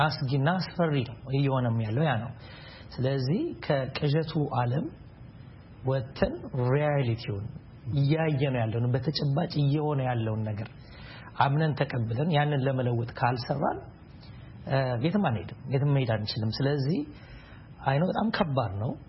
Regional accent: Addis Ababa, Ethiopia; እንግዲህ ያው እኛ ተወልጄ ያደኩት በአዲስ አበባ በተለምዶ ፈረንሳይ ለጋሲዮን አካባቢ ባልቦታ ነው። በኑሮ አንስተኛ ከሚባሉ ቤተሰቦች ነው የተወለድኩት። የወታደር ልጅ ነኝ።

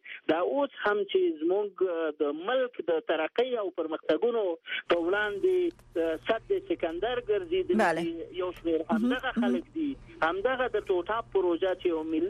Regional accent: Afghanistan; زه د یو افغان په توګه ډېر سخت وشرمېدم.

